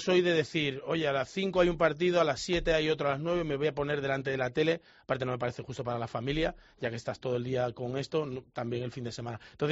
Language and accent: Spanish; Jerez de la Frontera, Andalusia, Spain; moved away as an adult; now in Madrid, Spain; De Jerez. Soy de Jerez. Me vine con 18 años para estudiar y ya me quedé.